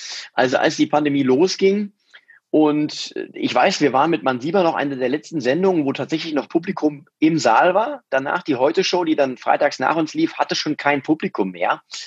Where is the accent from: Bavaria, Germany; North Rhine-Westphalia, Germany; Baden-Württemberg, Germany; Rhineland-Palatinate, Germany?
Rhineland-Palatinate, Germany; Mainz; ich bin ja Mainzer durch und durch. Ich bin ja in Mainz geboren, ich bin hier aufgewachsen und ich komme hierher.